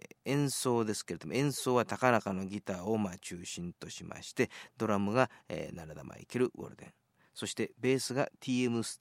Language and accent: Japanese; Himeji, Hyogo, Japan; 私の故郷でございますこの姫路でライブを行うことが決定いたしました。